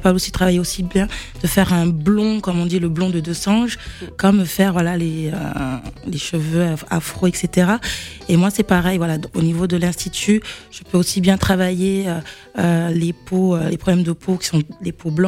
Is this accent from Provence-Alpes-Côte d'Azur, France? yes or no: yes; Toulon, Provence-Alpes-Côte d'Azur, France; born there; also born or lived in Paris; Je suis née à Toulon.